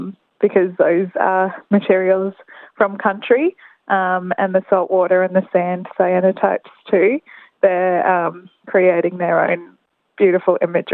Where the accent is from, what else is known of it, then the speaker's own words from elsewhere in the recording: Queensland, Australia; So I'm from Quandamooka country, which is just off, pretty close to Brisbane.